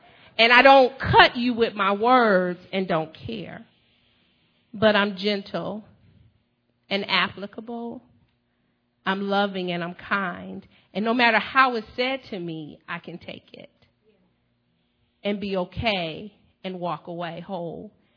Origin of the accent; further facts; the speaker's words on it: Flint, Michigan, United States; Because I'm from Flint, and it don't go away like that.